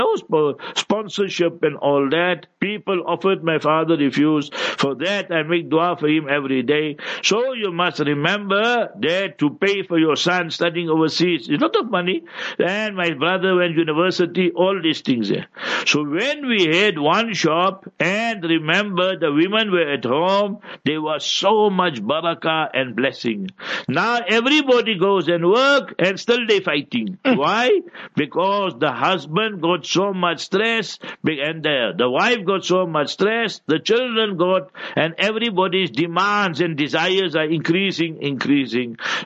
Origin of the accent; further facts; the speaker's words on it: Heidelberg, Gauteng, South Africa; born there; English is a second language; I was born in Heidelberg, you see, and in that African location. So we had one shop and we had a house.